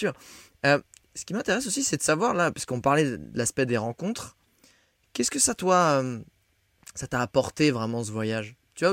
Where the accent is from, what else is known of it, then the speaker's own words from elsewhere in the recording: France; Je suis français, je suis en road trip